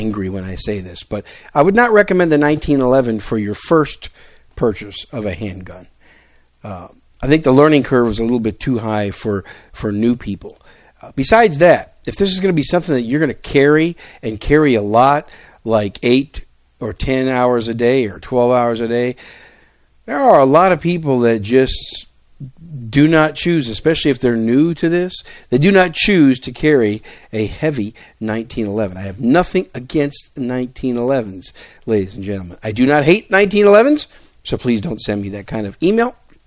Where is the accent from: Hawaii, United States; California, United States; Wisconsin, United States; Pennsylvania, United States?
Wisconsin, United States; The first email that I want to talk about comes from Aaron in Wisconsin, my home state.